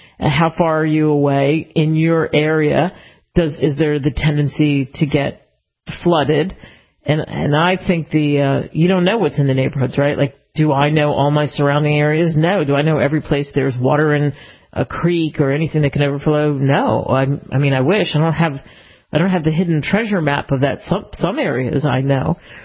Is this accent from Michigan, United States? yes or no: no; Philadelphia, Pennsylvania, United States; No. I did not grow up in Arizona. I grew up outside of Philadelphia. One of my first jobs was in New Mexico.